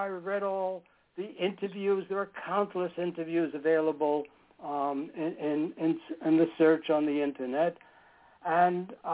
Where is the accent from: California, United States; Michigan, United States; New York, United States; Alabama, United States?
New York, United States; I grew up in New York, so I knew who he was